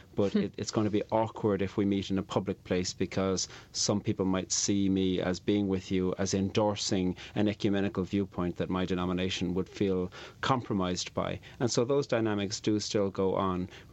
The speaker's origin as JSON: {"language": "English", "town": "Cork", "region": "Munster", "country": "Ireland", "moved": "as an adult", "lives_now": "Belfast, United Kingdom", "said": "I'm from Cork on the very south coast, and so where I'm from, just about 99.9% Catholic. So I moved to Belfast about 15 years ago."}